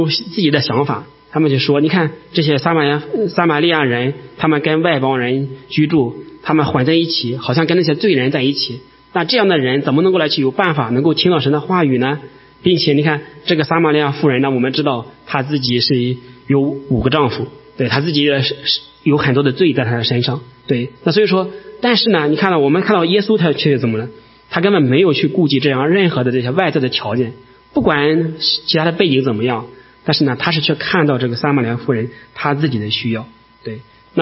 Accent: Shandong, China; 当然我们都是山东人了

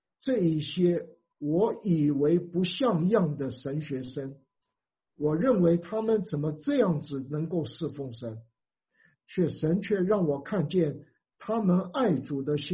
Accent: Taiwan; moved away as an adult; 那个时候我从台湾来

